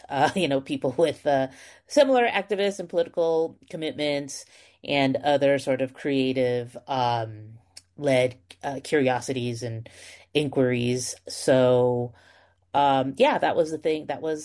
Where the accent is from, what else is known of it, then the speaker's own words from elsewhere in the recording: Los Angeles, California, United States; I grew up in Los Angeles, and poetry felt like it was all around me.